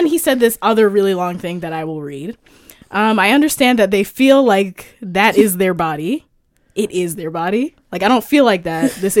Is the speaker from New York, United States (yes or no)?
yes; New York City, New York, United States; I'm from New York.